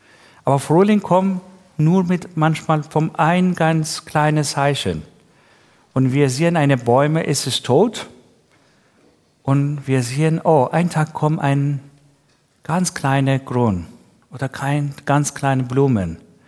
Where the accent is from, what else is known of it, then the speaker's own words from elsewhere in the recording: Iran; Für viele Menschen aus dem Iran beginnt jetzt das neue Jahr. Ich komme auch aus dem Iran.